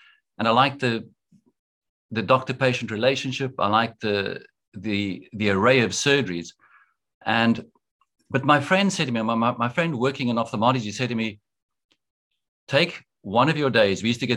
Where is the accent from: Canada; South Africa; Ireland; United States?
South Africa; Pretoria, Gauteng; I grew up in Pretoria and went to school at a school called Clapham High in Pretoria, co-ed school